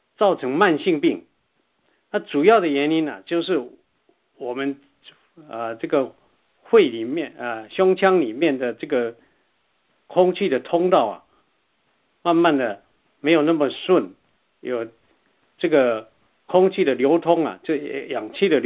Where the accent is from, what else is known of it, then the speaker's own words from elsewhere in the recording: Taiwan; moved away as an adult; now in United States; 我是来自台湾毕业于清华大学化学系，来美国以后啊，